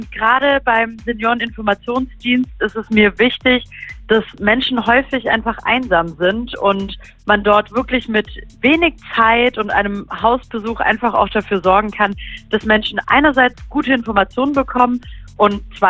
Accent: Stuttgart, Baden-Württemberg, Germany; born there; now in Freiburg, Germany; Ja, ich habe einen Migrationshintergrund. Meine Eltern sind in der Türkei geboren. Ich bin aber tatsächlich in Stuttgart geboren und dann quasi als Württembergerin nach Freiburg geflohen.

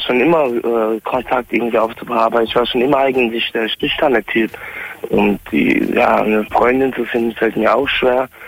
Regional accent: Ludwigshafen am Rhein, Rhineland-Palatinate, Germany; Ich bin 17 Jahre alt und komme aus Ludwigshafen am Rhein.

